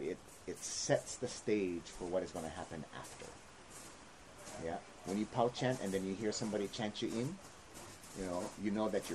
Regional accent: Hawaii, United States; Of course, as a Hawaiian, I would prefer that you chant, but not everybody know how to chant.

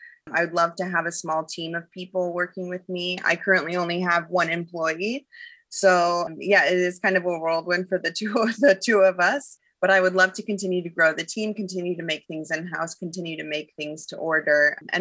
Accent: Oregon, United States; Well, growing up in Oregon, I think a lot of people probably grew up with Pendleton in their house.

